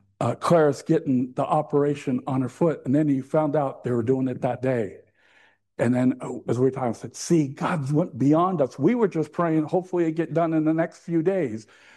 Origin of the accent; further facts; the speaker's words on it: United States; I'm American.